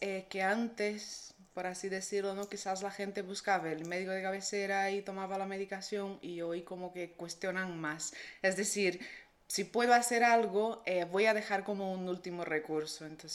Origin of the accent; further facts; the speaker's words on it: Brazil; Spanish is a second language; moved away as an adult; now in Granada, Spain; Pues llevo aquí casi 10 años, soy brasileña, hice la graduación y un máster en psicología clínica en Brasil y me vine a hacer mi tesis aquí.